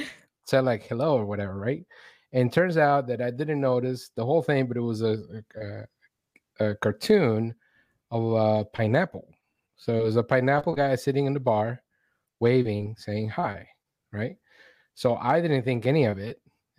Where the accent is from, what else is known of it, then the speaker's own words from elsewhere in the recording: Venezuela; when I grew up in Venezuela, I was watching a lot of like recycle TV, I think. I didn't realize it until I got here.